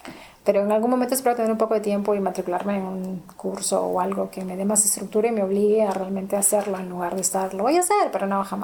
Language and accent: Spanish; Peru; cuando yo crecí en el Perú, la playa es desértica. Toda la costa peruana es un desierto.